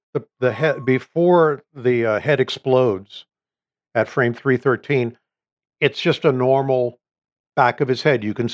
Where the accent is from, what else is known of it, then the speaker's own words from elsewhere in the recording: Ohio, United States; it was in the shape of the state of Ohio, my home state.